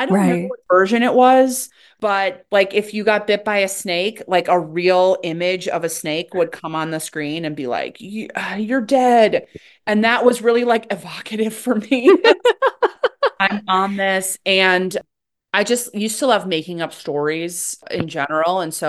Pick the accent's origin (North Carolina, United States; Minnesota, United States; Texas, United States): Minnesota, United States; And then because I grew up in Minnesota, we took little trips to see the places mentioned in the books.